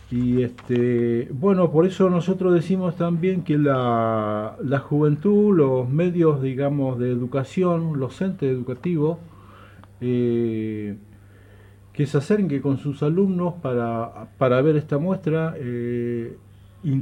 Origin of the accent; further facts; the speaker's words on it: Los Menucos, Río Negro, Argentina; la mayoría de los integrantes de la comunidad Mongué Mamul somos de los Manucos o son de otros lados, pero de la línea